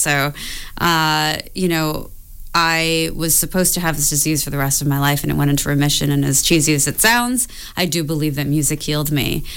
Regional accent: New York City, New York, United States; is a song that I wrote for my hometown, so you might hear some New York City references in it.

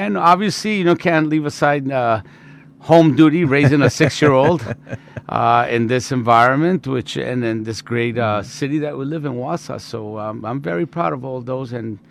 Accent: Colombia; Well, you know, I grew up in Colombia

